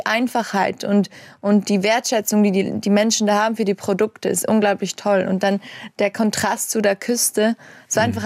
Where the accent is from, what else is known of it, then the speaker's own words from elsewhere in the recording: Graubünden, Switzerland; Ich bin im Engadin aufgewachsen, in den Bergen. Und da haben wir total viele Touristen. Und ich bin auch im Kindergarten mit der Romanisch aufgewachsen. Das ist so die vierte Landessprache von in der Schweiz, die wir haben.